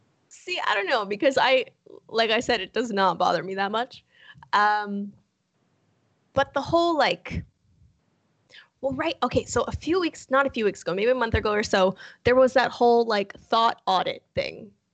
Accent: Canada; first of all, I'm Canadian, so good luck.

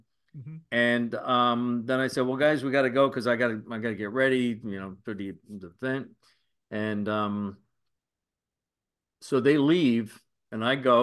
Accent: New Jersey, United States; I grew up in the bowels of New Jersey.

